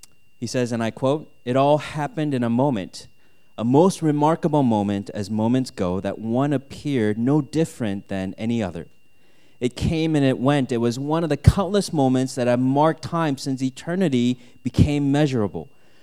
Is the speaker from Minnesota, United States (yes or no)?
yes; Minnesota, United States; now in Ann Arbor, United States; Because I grew up in Minnesota, right?